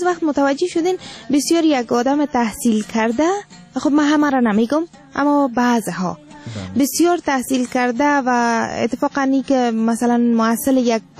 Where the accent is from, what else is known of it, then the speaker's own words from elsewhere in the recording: Afghanistan; ما افغان هستیم،